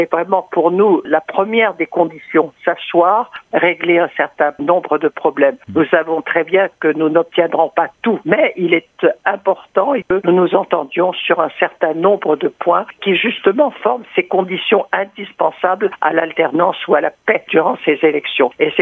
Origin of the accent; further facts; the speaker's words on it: Côte d’Ivoire; Nous sommes des Ivoiriens, nous ne voulons pas que la Côte d'Ivoire brûle